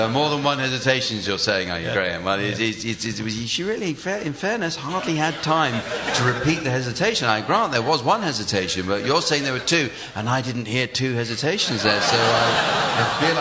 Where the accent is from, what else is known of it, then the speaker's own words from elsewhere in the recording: Glasgow, Scotland, United Kingdom; That's Glasgow, my hometown.